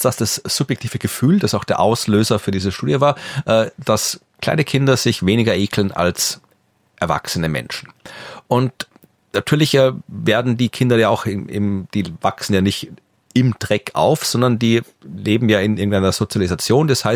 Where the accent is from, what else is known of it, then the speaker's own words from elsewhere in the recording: Furth bei Göttweig, Lower Austria, Austria; now in Vienna, Austria; aufgewachsen bin ich aber in Furt bei Göttweig auf der nördlichen Donauseite.